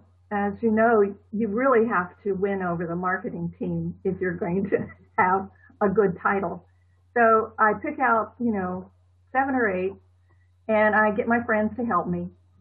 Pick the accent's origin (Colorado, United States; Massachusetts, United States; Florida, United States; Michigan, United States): Florida, United States; St. Petersburg; I'm following them in their lives in my hometown, St. Petersburg, and it's just such a delight for me to write.